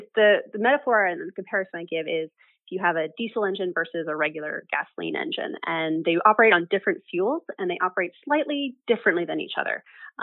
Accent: Pennsylvania, United States; now in San Francisco, United States; I grew up on the East Coast in rural Pennsylvania

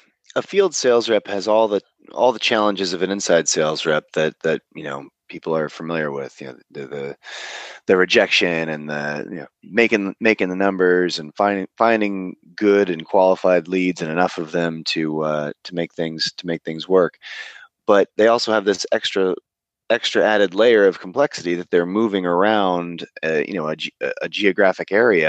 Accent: Chicago, Illinois, United States; now in San Francisco, United States; I grew up in Chicago and moved out to California

